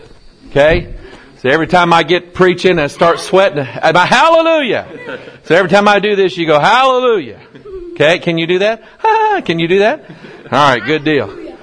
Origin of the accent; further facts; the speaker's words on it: Pine Bluff, Arkansas, United States; born there; He says I'm from St. Louis. That's kind of not right. I was born in Pine Bluff, Arkansas. Yeah, but I lost the accent.